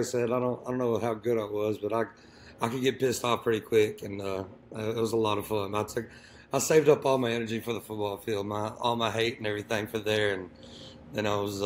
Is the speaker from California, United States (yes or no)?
no; Texas, United States; from growing up in East Texas, yeah, so like, I mean, you can definitely, it brings that grunge, kind of like that southern rock feel.